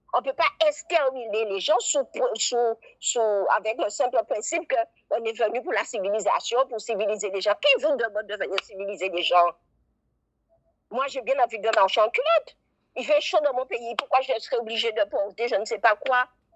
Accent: Guadeloupe; en tant que Guadeloupéenne, je ne peux pas m'aimer parce que je vais en France

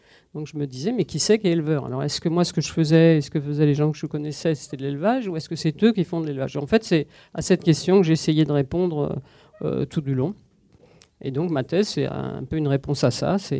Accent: Paris, Île-de-France, France; Je viens de Paris, j'étais parisienne et je suis partie à la campagne comme beaucoup de néo-ruraux quand j'étais jeune.

